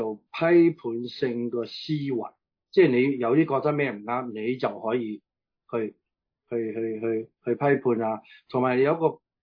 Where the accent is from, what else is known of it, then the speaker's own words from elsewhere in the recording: China; 但系我哋中国人咧就唔一样，好似有时候放假